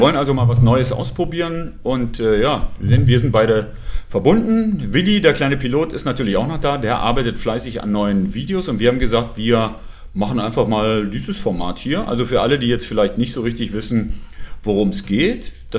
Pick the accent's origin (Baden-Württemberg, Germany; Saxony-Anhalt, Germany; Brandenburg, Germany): Saxony-Anhalt, Germany; Oschersleben; weil ich komme ja aus Oschersleben. Kennen, glaube ich, die meisten inzwischen, ist quasi so Flyover-Zone